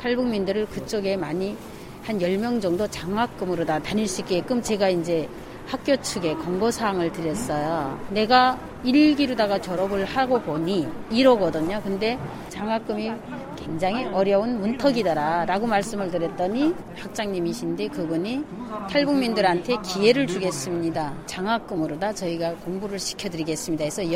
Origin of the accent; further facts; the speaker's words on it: Aoji, North Hamgyong, North Korea; now in South Korea; 제가 살고 있는 아오지 제 고향이고요.